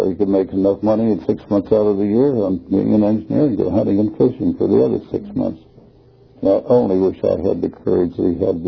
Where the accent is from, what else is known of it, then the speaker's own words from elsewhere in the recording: Salt Lake City, Utah, United States; born there; I was born in Salt Lake City.